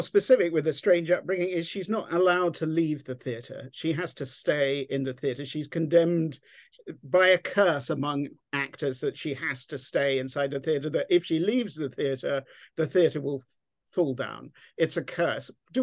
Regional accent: England, United Kingdom; I'm English, as you can tell from my Texas accent, we're fed Charles Dickens in England

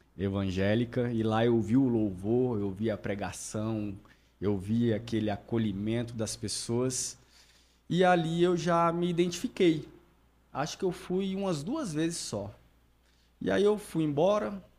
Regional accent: Pernambuco, Brazil; born there; Eu nasci no Pernambuco.

